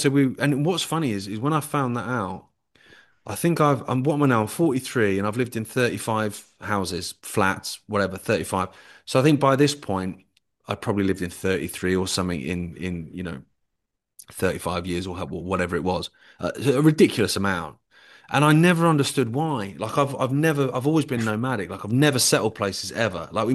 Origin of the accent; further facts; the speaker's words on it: Isle of Wight, South East England, United Kingdom; also born or lived in London; I grew up on the Isle of Wight, so I just grew up on the beach.